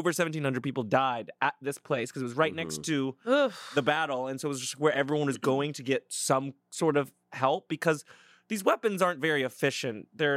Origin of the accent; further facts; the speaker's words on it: Franklin, Tennessee, United States; So, yes, I've been haunted. I come from Franklin, Tennessee.